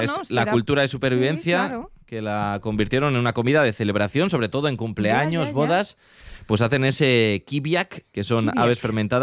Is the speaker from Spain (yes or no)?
yes; Villaseco de los Gamitos, Castile and León, Spain; porque yo lo he probado en mi pueblo, en Villaseco de los Gamitos.